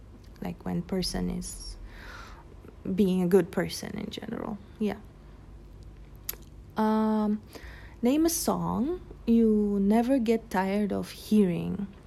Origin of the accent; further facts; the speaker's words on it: Ukraine; English is a second language; So I already basically revealed that I am from Ukraine. I'm Ukrainian, and I speak Russian and Ukrainian.